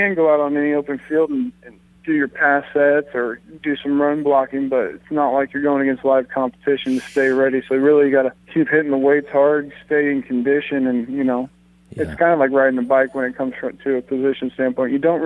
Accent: Indiana, United States; I grew up in Indiana and I was a fan of the Colts

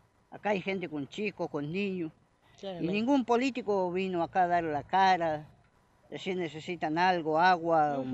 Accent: Tucumán, Argentina; also born or lived in Buenos Aires; now in Santa Rosa, Argentina; yo soy de Tucumán, me vine... Uh-huh. Estaba trabajando en Buenos Aires y después me vine acá, y hace 15 años que estoy acá yo.

